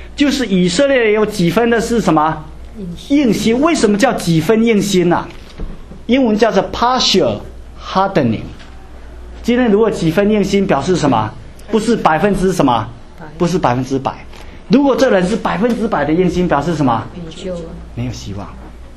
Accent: China; 包括不包括我们中国人啊？

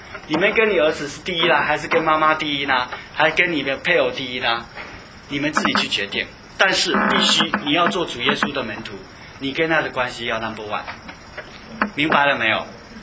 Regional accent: China; 我们中国人打仗的时候经常说一句话

